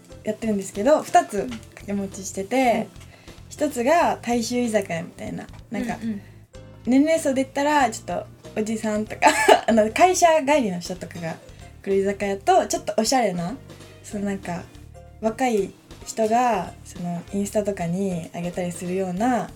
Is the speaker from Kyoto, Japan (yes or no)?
yes; Kyotango, Kyoto, Japan; 出身地は京都府なんですけど、ちょっとマイナーなところで京丹後市の出身です。それで私の今最近ハマってることは、その一人暮らししてるので